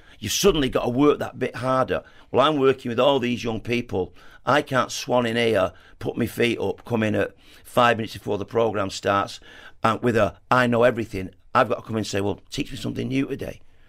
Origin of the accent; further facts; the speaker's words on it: Salford, North West England, United Kingdom; I'm from Salford.